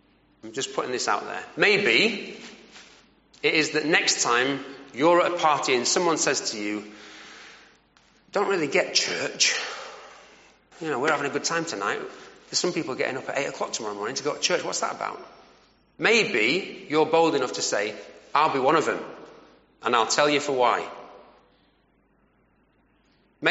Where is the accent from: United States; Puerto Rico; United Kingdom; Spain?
United Kingdom; because we're so terrified of offending people and we're very British